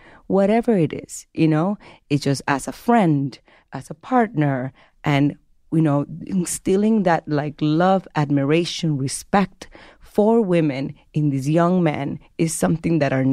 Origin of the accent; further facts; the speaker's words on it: Dominican Republic; re-education of us Dominicans